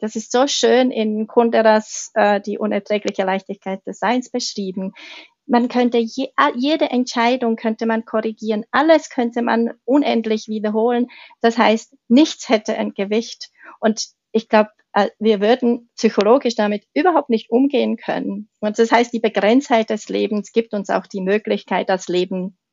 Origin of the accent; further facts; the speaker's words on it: Czechia; ich bin ja Tschechin ursprünglich